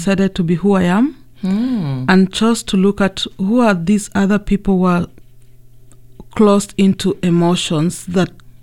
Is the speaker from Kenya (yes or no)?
yes; Kenya; I was brought up in a polygamous family, but my dad passed away when I was 8 years.